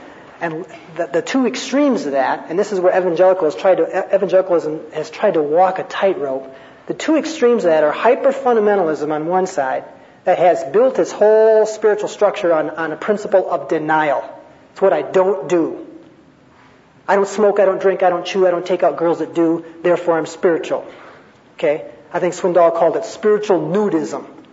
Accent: Minnesota, United States; and so we're from Minnesota

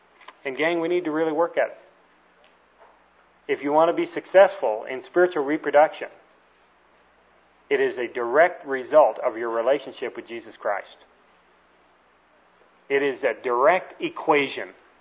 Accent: Canada; And, of course, I'm a Canadian, and I still hold my Canadian passport.

